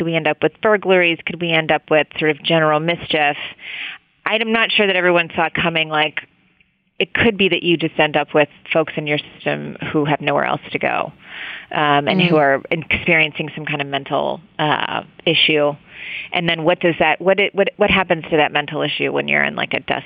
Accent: West Virginia, United States; And, you know, I'm from West Virginia, so I grew up like in a coal state

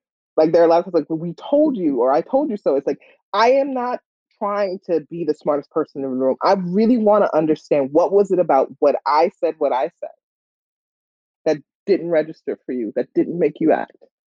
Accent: Far Rockaway, New York, United States; And I was part of, I'm from Far Rock. And this is a under-resourced neighborhood.

